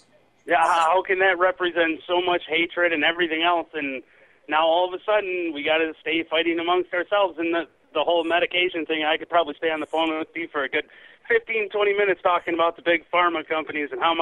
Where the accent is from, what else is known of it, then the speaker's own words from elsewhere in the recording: Michigan, United States; And I'm from Michigan.